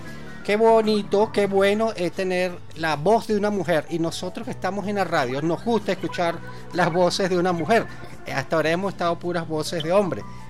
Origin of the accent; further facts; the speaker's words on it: Ecuador; now in Venezuela; nosotros los ecuatorianos aquí en Venezuela